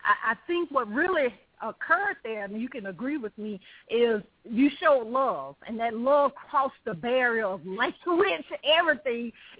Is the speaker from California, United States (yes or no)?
no; Alabama, United States; I'm a Southern belle. I was born and raised in Alabama.